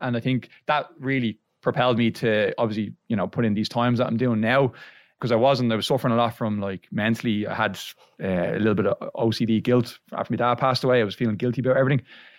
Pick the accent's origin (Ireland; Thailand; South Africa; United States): Ireland; Blagestown; So I'm originally from Blagestown, but living in City Santa now with the missus the last few years